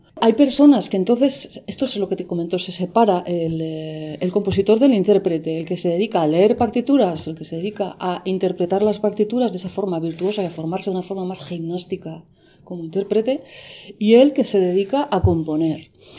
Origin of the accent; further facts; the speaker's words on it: Navarre, Spain; now in Valencia, Spain; Soy navarra, pero estoy afincada aquí en Valencia.